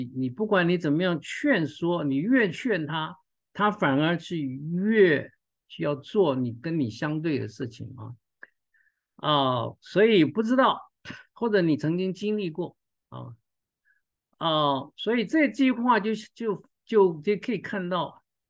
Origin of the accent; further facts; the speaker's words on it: Taiwan; 我记得我小时候在台湾啊，我们家附近是一个农田哈。